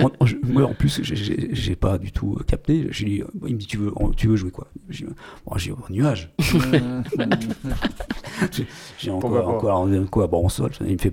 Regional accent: Nouvelle-Aquitaine, France; moi je suis de Charente-Maritime, je suis né en Charente-Maritime. Donc au départ j'étais à Bordeaux

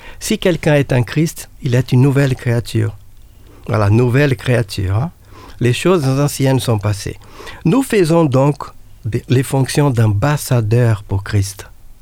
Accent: Brazil; French is a second language; alors que je suis brésilien, un peu mystique, un peu spirituel

